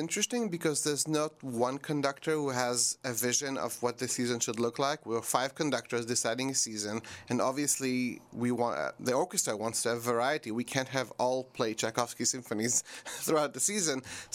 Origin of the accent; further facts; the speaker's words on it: Israel; moved away as an adult; also born or lived in London / New York / Montreal / Alabama; now in Bellingham, United States; I'm originally from Israel, so I grew up there. Then I left when I was 18 to go study. I was in London, in New York, in Montreal, in Alabama, and now I live in Bellingham, Washington, which is between Seattle and Vancouver, Canada.